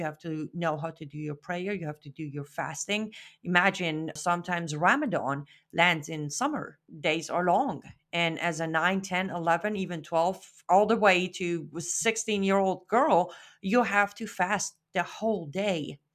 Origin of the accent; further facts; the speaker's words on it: Iran; I was born in 1983. Yes, I'm kind of old. I was born in Iran. Some of you might know it as Iran. And I was born after the Islamic Revolution of 1979, clearly. I pretty much was born and raised in the Islamic Republic of Iran in an Islamic family